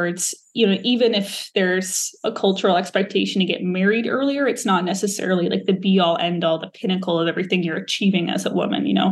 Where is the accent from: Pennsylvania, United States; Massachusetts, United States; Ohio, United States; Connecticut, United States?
Massachusetts, United States; I grew up in Massachusetts. Like I said, I did college outside Boston.